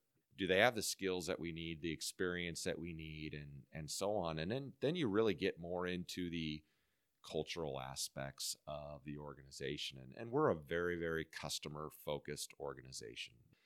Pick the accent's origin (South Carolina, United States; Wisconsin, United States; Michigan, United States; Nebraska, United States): Nebraska, United States; Omaha; now in Kansas City, United States; I grew up in Omaha, Nebraska, and went to the University of Nebraska. So I'm born and bred.